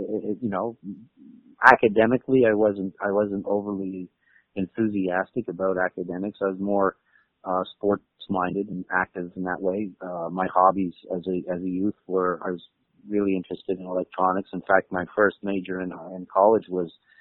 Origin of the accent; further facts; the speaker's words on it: Montreal, Quebec, Canada; You know, I grew up on the East Coast, and well, not the East Coast, but Montreal